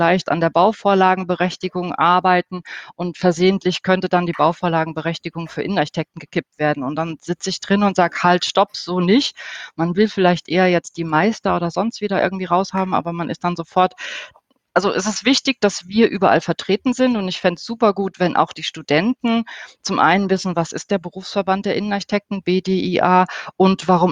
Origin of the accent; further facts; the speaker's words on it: Germany; dass wenn man sagt, ich komme aus Deutschland, dann kommt vielleicht noch Adolf Hitler, interessanterweise.